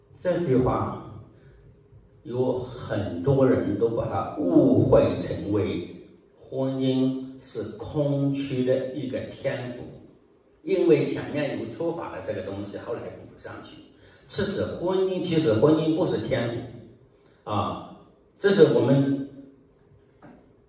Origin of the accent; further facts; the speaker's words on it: China; 对我们中国人成家的家